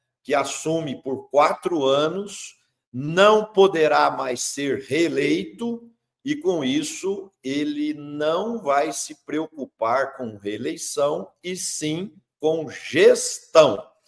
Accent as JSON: {"language": "Portuguese", "region": "Minas Gerais", "country": "Brazil", "said": "E como eu sou de Minas Gerais, e Minas Gerais é a capital brasileira do queijo"}